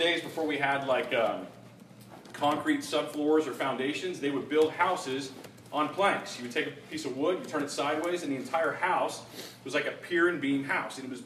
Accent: Texas, United States; That is not the society that I grew up in the Bible Belt in Texas.

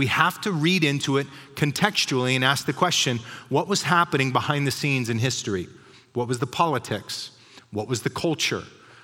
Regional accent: Clovis, California, United States; When I was a kid, we grew up in Clovis. I used to live off of the canal bank down there off of Knees by Dry Creek School. And we didn't have a lot.

